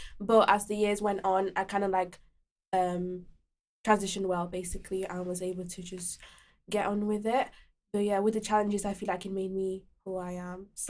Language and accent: English; Spain; born there; English is a second language; now in England; So basically, I was born in Spain, and then when I moved here, I spoke English